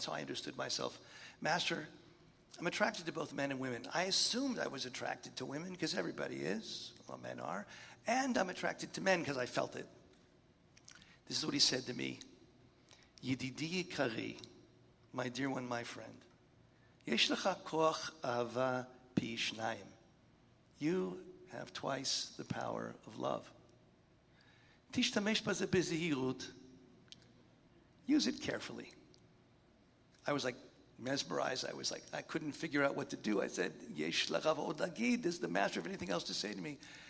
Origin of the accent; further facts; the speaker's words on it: Columbus, Ohio, United States; I grew up in Columbus, Ohio in the 1970s.